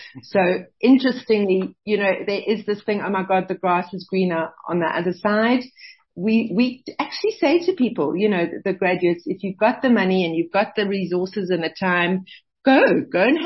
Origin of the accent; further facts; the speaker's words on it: South Africa; if you hadn't gone abroad, how much, you know, would you appreciate being South African as much?